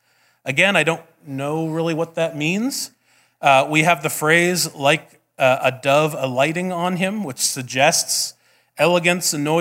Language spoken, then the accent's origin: English; Saskatchewan, Canada; There were, I came from Saskatchewan. This is all fancy stuff.